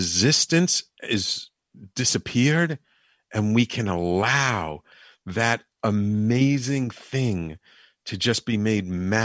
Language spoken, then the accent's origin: English; Canada; I'm from Canada and I was having immigration problems